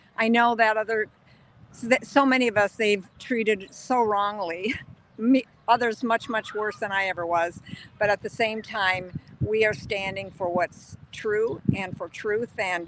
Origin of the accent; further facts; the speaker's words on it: Colorado, United States; That's why I came to Colorado, I'm from Colorado.